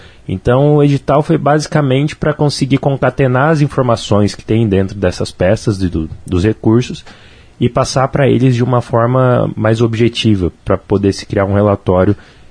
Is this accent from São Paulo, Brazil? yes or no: no; Campo Mourão, Paraná, Brazil; Eu sou de Campo Mourão, né? Campo Mourão, para quem não sabe, é uma cidade pequena, tem 80 mil habitantes.